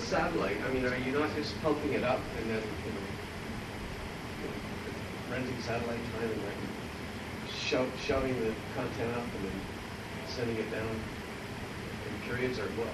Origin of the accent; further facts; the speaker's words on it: Canada; I mean, I'm from Canada, and I've been in northern parts of British Columbia.